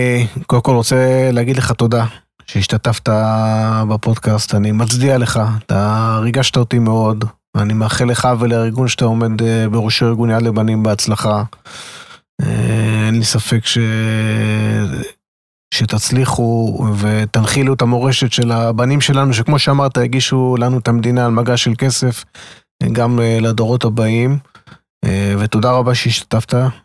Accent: Kiryat Ata, Haifa District, Israel; אני למשל גדלתי בשנות ה-70 וה-80 בקריית אתא

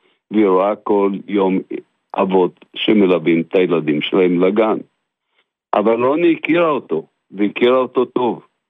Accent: Northern District, Israel; אני בא מהגליל, אני תושב יסוד המעלה

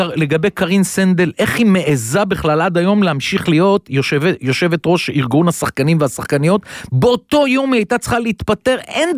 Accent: Givatayim, Tel Aviv District, Israel; בגלל ששנינו גדלנו בגבעתיים

